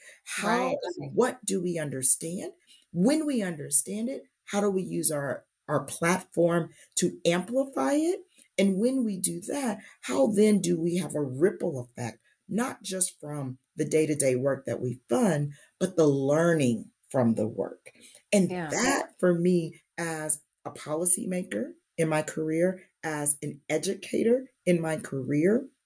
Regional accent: Kansas City, Missouri, United States; And I am actually from Kansas City, born and raised.

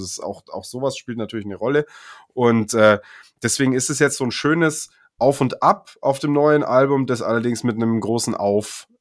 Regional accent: Munich, Bavaria, Germany; born there; bin in München geboren, aber walisische Eltern, walisischer Dad.

